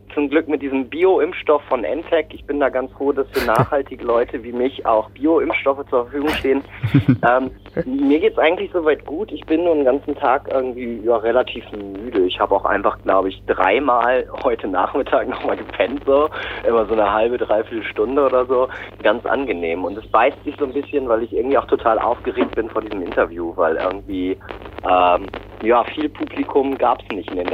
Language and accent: German; Greven, North Rhine-Westphalia, Germany; in Greven, meiner Heimatstadt